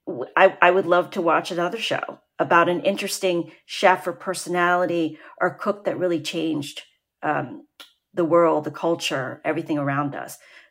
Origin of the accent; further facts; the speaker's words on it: Vietnam; first language French/Vietnamese; English is a second language; now in United States; When we came from Vietnam, my mother, you know, we spoke French and Vietnamese. We did not speak English.